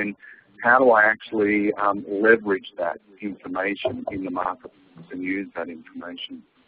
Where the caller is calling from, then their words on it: Hanoi, Vietnam; I'm dialing in from Hanoi, so I hope the line's clear.